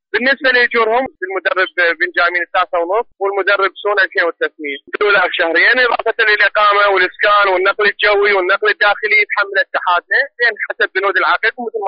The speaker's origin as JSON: {"language": "Arabic", "country": "Iraq", "said": "عندنا بالعراق"}